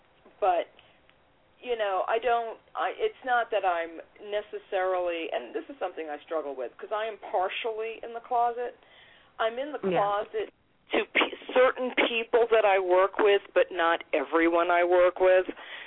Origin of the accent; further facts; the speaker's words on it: New York, United States; I'm a New Yorker who had a Bible-thumping dad